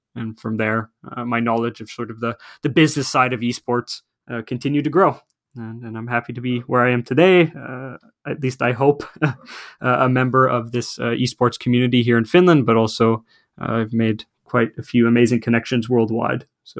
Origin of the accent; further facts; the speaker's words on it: Canada; as I am originally from Canada, so North America